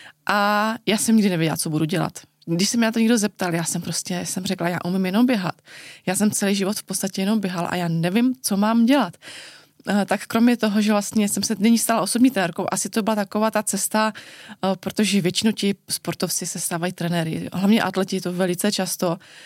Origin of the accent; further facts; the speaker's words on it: Orlová, Moravian-Silesian Region, Czechia; já vlastně jsem celý život vyrůstala v Orlové, což my víme, že to je nejhorší město k žití